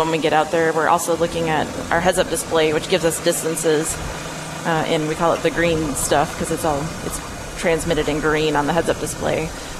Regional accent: River Falls, Wisconsin, United States; So, I am from River Falls, Wisconsin.

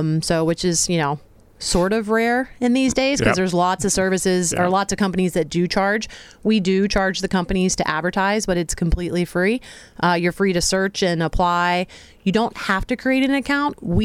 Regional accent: Pittsburgh, Pennsylvania, United States; I'm from Pittsburgh, is where the brick and mortar of JS Firm is

